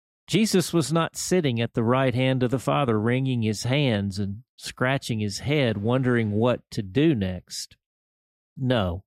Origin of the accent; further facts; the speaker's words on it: Dumas, Oregon, United States; also born or lived in Kentucky / Texas / Tennessee / Arkansas; then Pendleton, my mom and dad's home, about 10 miles away, then Dumas in Deschutes County, that's my hometown.